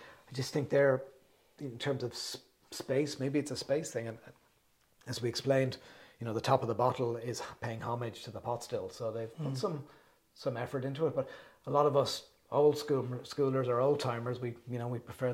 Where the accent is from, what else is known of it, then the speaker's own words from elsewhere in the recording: Ireland; You know, being raised Irish, you're raised as... we had so many moral victories when I grew up.